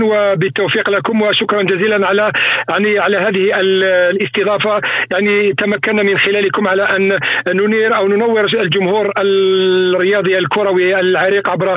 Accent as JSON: {"language": "Arabic", "country": "Algeria", "said": "أنا كإعلامي جزائري أؤكد للجمهور"}